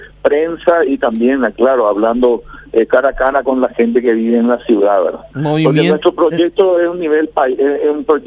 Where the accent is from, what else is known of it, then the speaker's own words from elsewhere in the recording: Asunción, Paraguay; born there; yo tengo 56 años, yo nací en Asunción, hoy estoy radicado en Andaria, hace 26 años estoy por el Alto Paraná trabajando, ya estoy jubilado